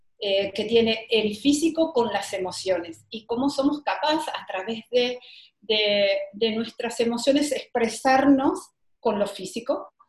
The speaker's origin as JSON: {"language": "Spanish", "country": "Argentina", "lives_now": "Italy", "said": "Mi realidad es, soy una madre, de tres niños, que, bueno, como dije, vivo en Italia, soy argentina, vivo en Italia con mi marido y, bueno, trabajo como fisioterapeuta acá en Italia."}